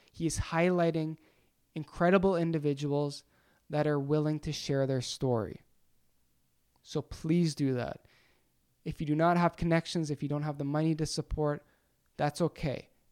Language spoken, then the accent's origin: English; Canada; as a Canadian, as somebody that's living in Canada